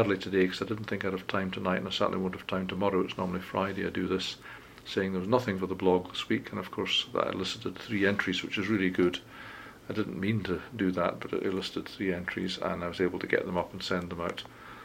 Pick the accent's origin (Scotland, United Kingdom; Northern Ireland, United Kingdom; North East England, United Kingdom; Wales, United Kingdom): Scotland, United Kingdom; My eyes were immediately attracted as a Scotsman to the word free.